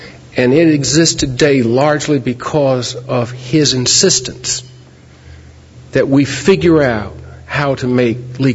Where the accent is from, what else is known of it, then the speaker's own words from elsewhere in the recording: Richmond, Virginia, United States; I've got to tell you that growing up in Richmond and living in the shadow of this individual